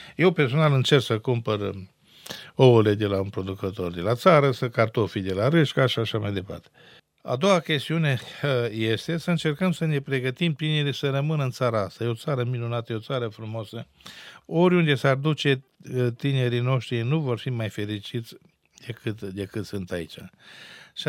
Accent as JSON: {"language": "Romanian", "country": "Romania", "said": "trebuie să fim mândri că suntem români, pentru că fiind și în Ardeal sute de ani sub alte asupriri, ne-am menținut limba, obiceiurile, tradițiile"}